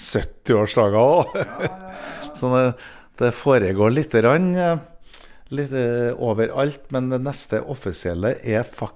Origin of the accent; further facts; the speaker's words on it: Trøndelag, Norway; Jeg har vokst opp I Blomsterbyen Blomsterbarn fra Blomsterbyen det jo mellom kan si, Moholt og Nardo